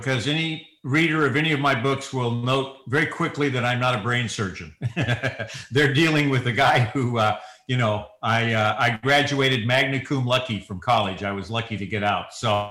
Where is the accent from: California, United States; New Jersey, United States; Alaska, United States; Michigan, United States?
California, United States; We weren't raised cold weather people. We were raised in California.